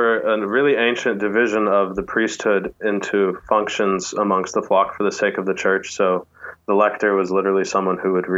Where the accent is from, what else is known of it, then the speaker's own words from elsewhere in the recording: San Antonio, Texas, United States; I'm from Texas, grew up there, San Antonio.